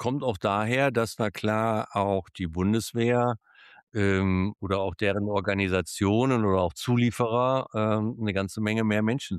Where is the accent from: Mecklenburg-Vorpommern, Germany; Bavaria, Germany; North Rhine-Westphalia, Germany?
North Rhine-Westphalia, Germany; born there; Bin gebürtig aus dem Ruhrpott. Manche hören das, manche sagen, das ist ein Slang, den man drauf hat.